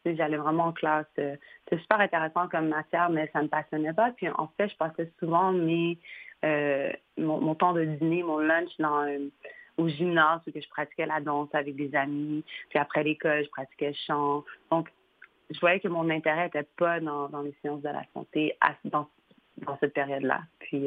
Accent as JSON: {"language": "French", "town": "Roxboro", "region": "Quebec", "country": "Canada", "tie": "born there", "said": "Je suis née à Roxbourg, dans le West Island, dans l'ouest de l'île de Montréal, d'une mère québécoise et d'un père éthiopien."}